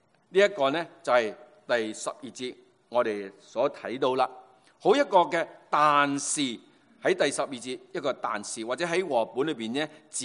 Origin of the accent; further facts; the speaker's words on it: China; 其实呢有时呢我哋中国人呢特别呢喺我哋去到世界各地呢都係咁样嘅啊。